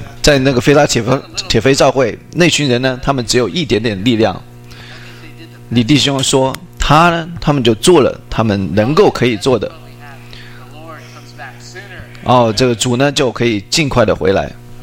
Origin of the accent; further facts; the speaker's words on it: San Diego, California, United States; 我来自圣地亚哥啊，这个穿的短裤，对，膝盖以上的短裤